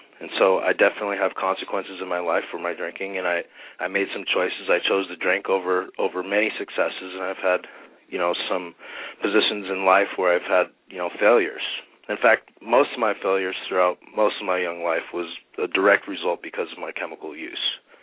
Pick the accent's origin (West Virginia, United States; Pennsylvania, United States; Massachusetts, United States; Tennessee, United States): Massachusetts, United States; Boston; born there; when I'm a Bostonian at birth, so born in Boston, Massachusetts, but, I have lived all over the country.